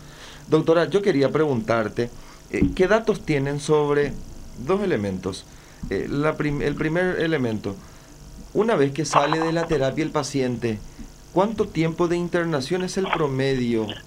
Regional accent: Paraguay; es un derecho que tenemos los paraguayos

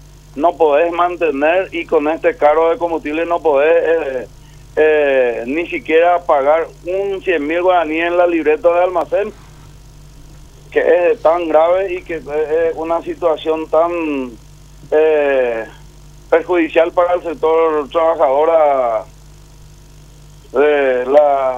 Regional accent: Paraguay; porque la realidad es que nosotros como paraguayos y con nosotros como trabajadores

